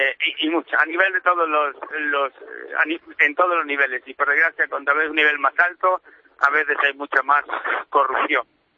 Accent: Molina de Segura, Region of Murcia, Spain; now in Mexico; ya tantos años viviendo aquí en México, pero yo soy de Murcia, nacido de Molina Segura, y ya pues tantos años viviendo en México

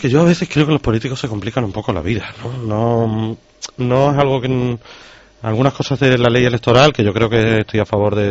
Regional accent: Badajoz, Extremadura, Spain; Pues bueno, yo que soy de Badajoz, ¿qué te voy a decir? Lo bien que me lo he pasado en mi juventud en todos los carnavales.

